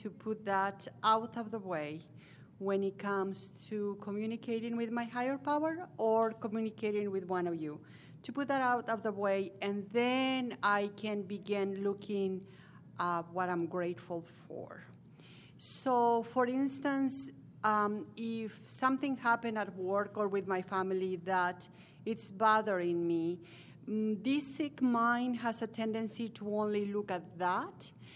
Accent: Salt Lake City, Utah, United States; I come from Salt Lake City, Utah.

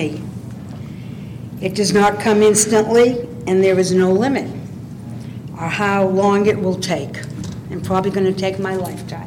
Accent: Boulder, Colorado, United States; I'm a compulsive reader, and I'm from Colorado, Boulder, Colorado.

